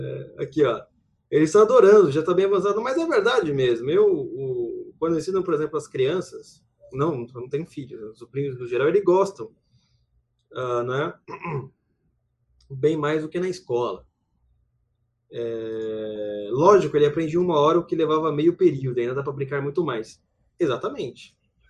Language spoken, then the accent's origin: Portuguese; Maringá, Paraná, Brazil; É, sou de Maringá, Paraná.